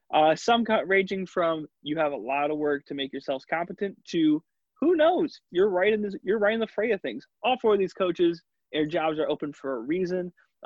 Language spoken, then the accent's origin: English; Illinois, United States; Let's go to Illinois. Yeah, because I'm from Illinois.